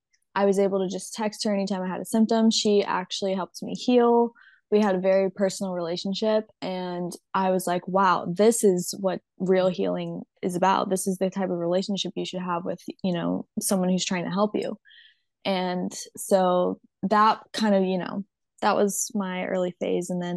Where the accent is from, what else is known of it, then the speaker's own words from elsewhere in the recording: Wilmington, North Carolina, United States; moved away; North Carolina, Wilmington, right by the beach.